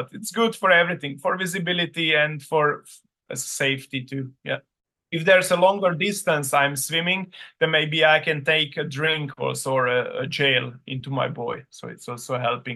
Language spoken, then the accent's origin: English; Slovakia; now in Austria; Here in Austria, we have only two races per winter season, but I'm coming from Slovakia. That's the next country next to Austria.